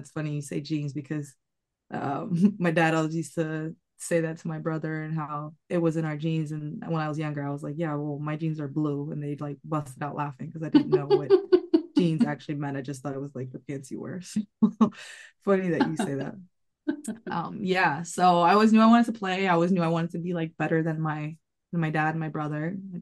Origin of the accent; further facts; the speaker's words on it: Sweden; I grew up in, like I said, I grew up in Sweden.